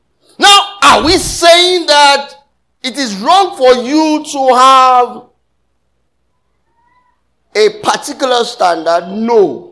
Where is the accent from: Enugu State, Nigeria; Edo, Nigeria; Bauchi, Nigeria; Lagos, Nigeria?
Lagos, Nigeria; born there; I was born in Lagos, so it's not as if.